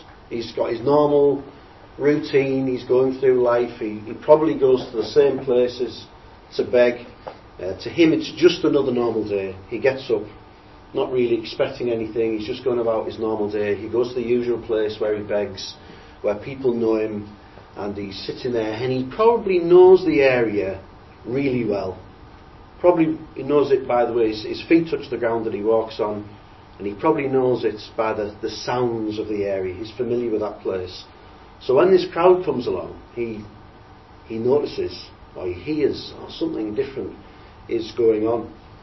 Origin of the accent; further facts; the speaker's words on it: Middlesbrough, North East England, United Kingdom; So we're from Middlesbrough, which is a little town just near Norway, a few hundred miles north of me.